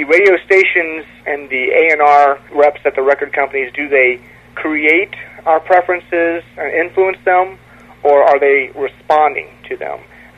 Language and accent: English; Ohio, United States; Most music I sell is not in Ohio, which is, my home state.